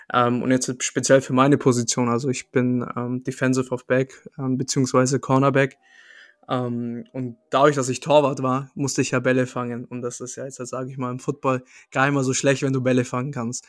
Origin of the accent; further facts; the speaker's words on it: Rothenburg ob der Tauber, Bavaria, Germany; also ich komme ursprünglich aus Rothenburg ob der Taube, ein schönes kleines Örtchen aus Bayern.